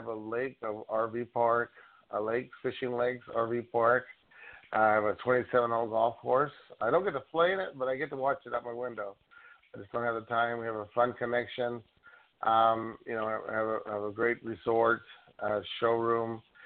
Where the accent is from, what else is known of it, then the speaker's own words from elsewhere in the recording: Southwestern United States, United States; And being from the Southwest, yeah. 2013 I went there. 2014 they had 28 inches of snow in 24 hours.